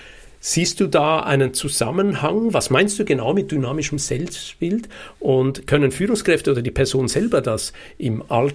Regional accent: Switzerland; ich versuch's mal nachzumachen als Schweizer

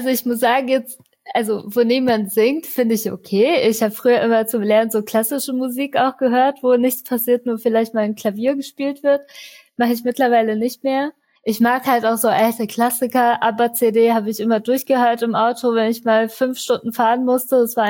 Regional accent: Mainz, Rhineland-Palatinate, Germany; Fastnacht bei uns in Mainz

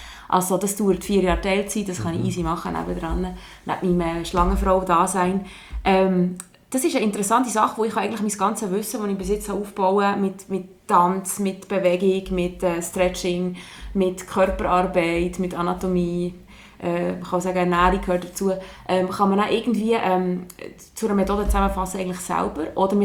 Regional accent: Wabern, Bern, Switzerland; wo eben unser Wabern, wo ich aufgewachsen bin, noch bei Bern ist.

